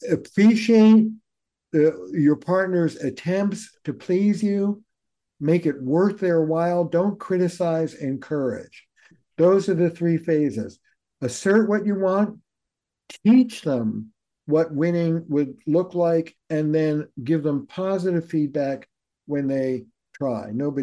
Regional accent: New York, United States; You know, I'm a Jew from New York.

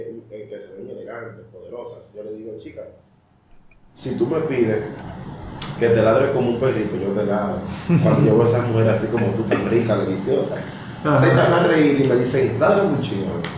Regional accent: Dominican Republic; Yo soy de aquí dominicano, el aguacate le dicen aguacate.

